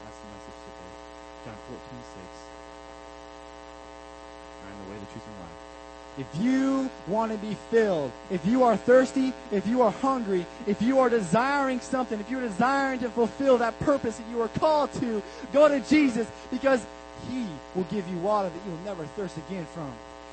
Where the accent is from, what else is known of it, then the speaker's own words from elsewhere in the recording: Anchorage, Alaska, United States; also born or lived in Willow; I grew up out in Anchorage, or out in Willow.